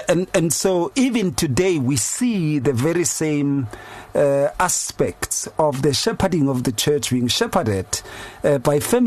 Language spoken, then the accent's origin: English; Atteridgeville, Gauteng, South Africa; so I was growing up in Atteridgeville, you'd see in some churches you'd go, and then just on the side of the yard of the church, there would be tombstones